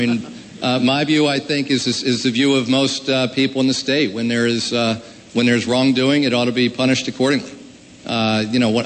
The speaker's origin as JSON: {"language": "English", "town": "Newark", "region": "Delaware", "country": "United States", "tie": "born or raised there", "said": "You know, I grew up here. My wife and I grew up together in Newark. We met in kindergarten. We graduated together from Newark High School."}